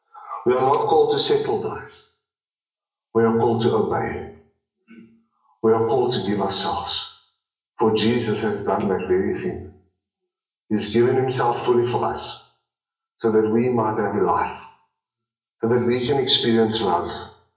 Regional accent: South Africa; I'm from South Africa. It's a different continent.

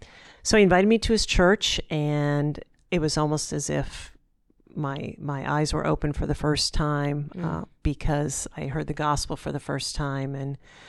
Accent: Connecticut, United States; I was from Connecticut. I grew up in Connecticut, the Northeast, where is pretty spiritually dead.

